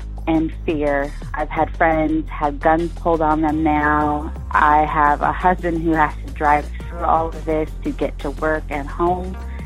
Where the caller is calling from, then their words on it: Charlotte, North Carolina, United States; I'm calling from Charlotte. I am feeling scared, worried, and sad for my city.